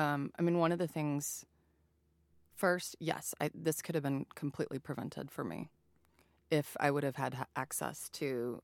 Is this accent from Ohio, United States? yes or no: no; Louisiana, United States; I mean, I grew up in Southern Louisiana, which is a heavy, heavy drinking culture.